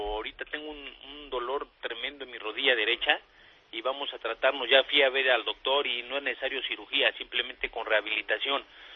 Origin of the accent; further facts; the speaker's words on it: Mexico City, Mexico; Me encantaría que fuera en mi país.